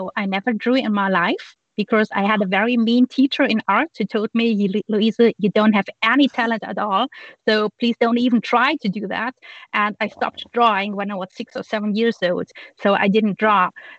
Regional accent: Germany; now in Belgium; I'm from Germany, currently living in Belgium.

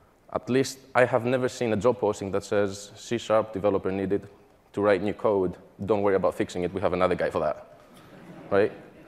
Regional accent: Greece; English is a second language; moved away as an adult; also born or lived in United Kingdom; now in United States; big surprise, I'm originally from Greece. I moved to the UK to study, where I got my bachelor's and master's in software engineering.

